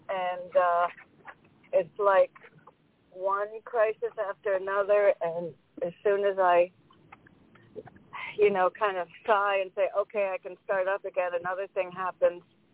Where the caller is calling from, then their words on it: Connecticut, United States; I'm calling in from Connecticut.